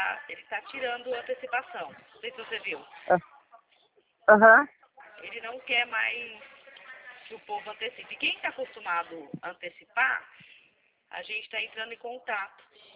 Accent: Atibaia, São Paulo, Brazil; Eu sou daqui de Atibaia, São Paulo.

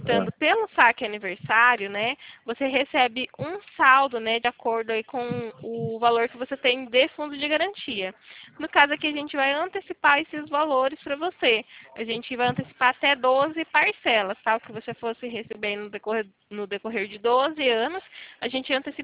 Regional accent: Limeira, São Paulo, Brazil; sou da cidade de Limeira.

